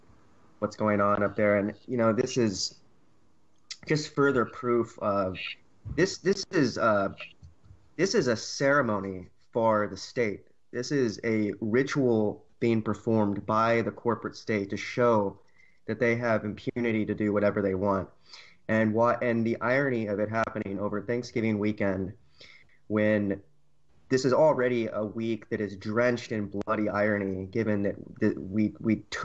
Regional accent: Little Rock, Arkansas, United States; he was in a similar circle of me, of mine, growing up in Little Rock, Arkansas.

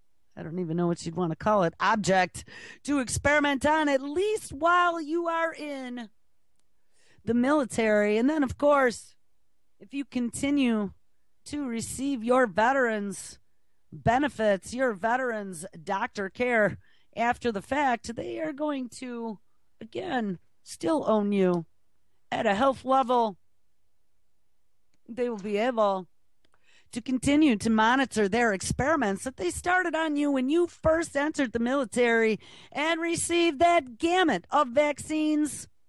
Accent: Buffalo, New York, United States; Buffalo, New York. So from my hometown

